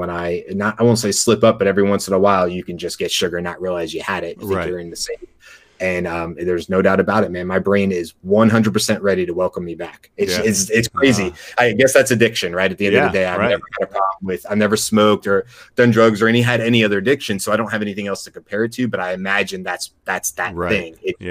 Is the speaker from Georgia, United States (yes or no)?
yes; Atlanta, Georgia, United States; I grew up in Atlanta, south of the airport, because my dad worked for the airline industry, and one thing led to another, and we ended up in Atlanta.